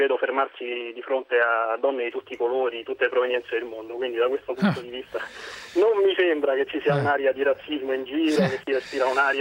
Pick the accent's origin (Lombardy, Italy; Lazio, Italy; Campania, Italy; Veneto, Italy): Lazio, Italy; Rome; sono di Roma